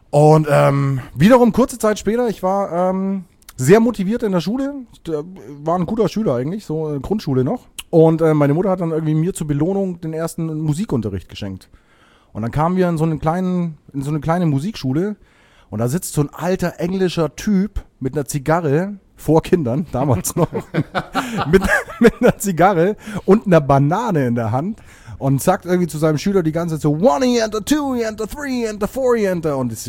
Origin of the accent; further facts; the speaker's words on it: Bavaria, Germany; ich komme eigentlich aus Bayern.